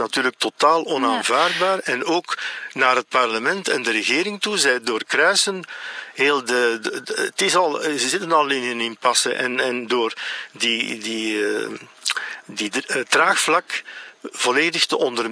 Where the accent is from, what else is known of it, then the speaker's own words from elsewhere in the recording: Sterrebeek, Flanders, Belgium; Ik ben van Zaventem, Sterrebeek.